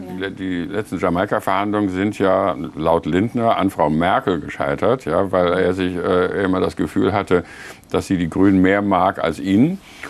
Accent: Rhineland, Germany; Also ich bin ja auch Rheinländer

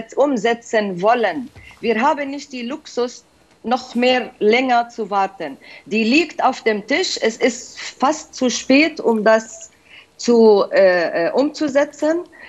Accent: Palestine; German is a second language; Das ist, was wir fordern als Palästinenser

